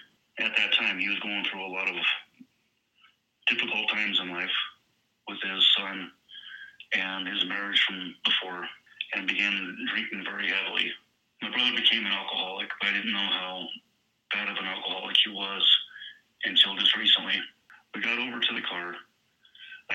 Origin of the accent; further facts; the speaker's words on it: Pueblo, Colorado, United States; from Pueblo, Colorado.